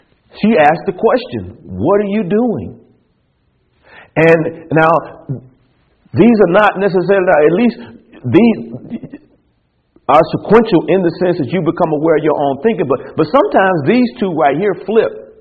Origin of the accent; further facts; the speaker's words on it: Alabama, United States; And I'm from Alabama, by the way, in case I didn't tell you earlier. But I'm from Alabama